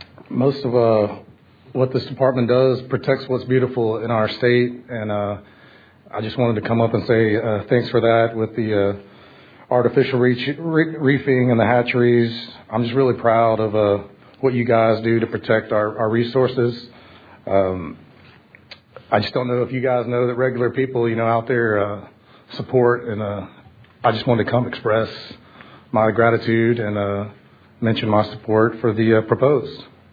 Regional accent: Monahans, Texas, United States; also born or lived in La Salle, Texas; now in Austin, United States; Originally Monahan, and then La Salle, Texas, and then here in Austin now.

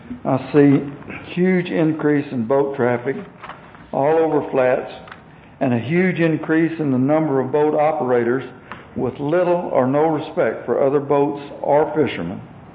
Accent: Texas, United States; I was born and raised in Calhoun County. I'm a rancher and a professional fly fishing guide.

